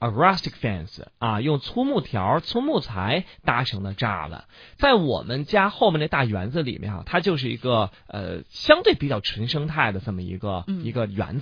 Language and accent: Chinese; Beijing, China; 因为我家小时候在清华大学，当然现在我家住的那一块呢已经改成那个就是那个教学楼了啊